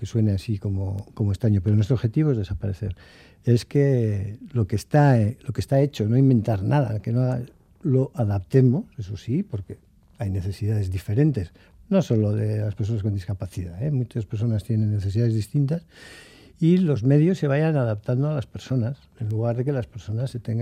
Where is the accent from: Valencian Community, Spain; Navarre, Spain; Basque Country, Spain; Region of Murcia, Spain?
Basque Country, Spain; Bilbao; nosotros que somos de Bilbao o así de centro